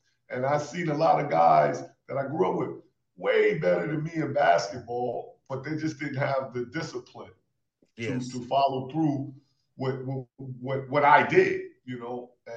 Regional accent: Atlanta, Georgia, United States; also born or lived in Queens; And Atlanta, you know, I grew up in Atlanta. So, you know, New York and Atlanta. So those are my roots, you know what I mean?

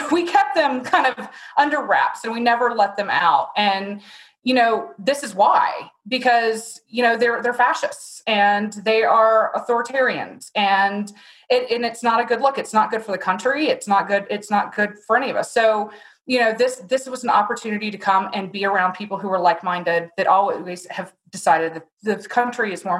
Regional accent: Florida, United States; born there; I was born in the Florida Panhandle. I was raised Southern Baptist and am now, you know, a United Methodist.

